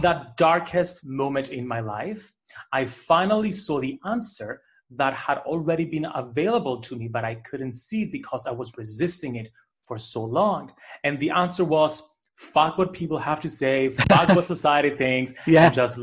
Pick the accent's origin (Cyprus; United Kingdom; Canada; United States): Cyprus; English is a second language; growing up in Cyprus, a very small kind of community, like when you are different, you stand out more.